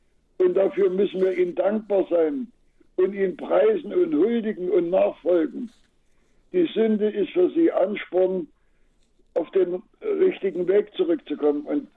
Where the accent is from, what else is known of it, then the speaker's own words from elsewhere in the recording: Saxony, Germany; wenn ich dann hier nun in meiner Heimat durch die Buchlesung durchs Land fahre